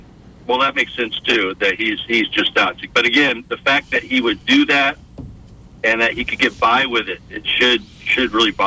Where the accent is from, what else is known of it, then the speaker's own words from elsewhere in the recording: Anchorage, Alaska, United States; also born or lived in Texas; Originally, I'm from Texas, but I grew up and lived in Anchorage, Alaska, most all my life.